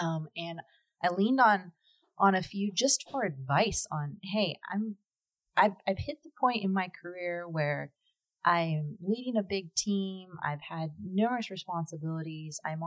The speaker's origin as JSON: {"language": "English", "region": "California", "country": "United States", "tie": "born or raised there", "said": "growing up near Vandenberg."}